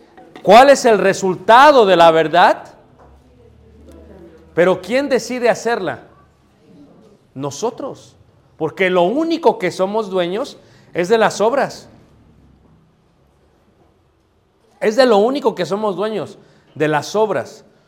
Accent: Coyoacán, Mexico City, Mexico; No, yo soy de Ciudad de México, de Coyoacán, hermano.

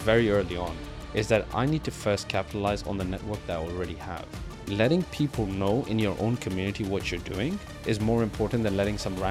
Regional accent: Dubai, United Arab Emirates; also born or lived in London; I am from Dubai. I was born and raised there. I lived in London for a couple of years, had a good time here for university before COVID happened. And going back into Dubai life was a bit hard

